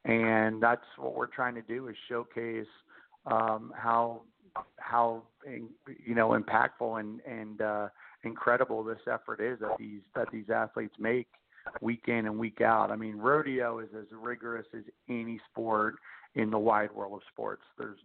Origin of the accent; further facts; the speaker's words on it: New Jersey, United States; I joke that … from Jersey. I grew up on the East Coast, a fan of traditional sports.